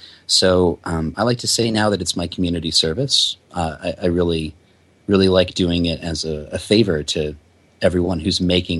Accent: New York, United States; I grew up on the border to Canada, directly north of New York. I'm a lifelong New Yorker, but not of the city.

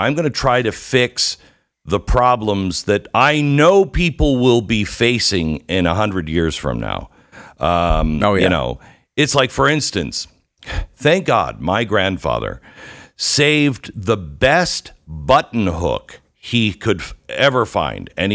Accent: Seattle, Washington, United States; Now, if I live in Seattle, I grew up without air conditioning.

